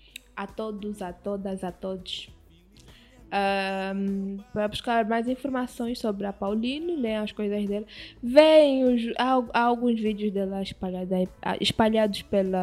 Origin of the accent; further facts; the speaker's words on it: Angola; mostrar a nossa essência enquanto africana, enquanto angolana.